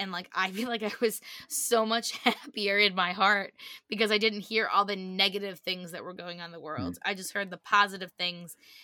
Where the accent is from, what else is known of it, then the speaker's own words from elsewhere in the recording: Massachusetts, United States; I grew up in Massachusetts, and I don't know if you're watching this on YouTube, you can see my face. It's very Irish looking. I'm half Irish, very proudly.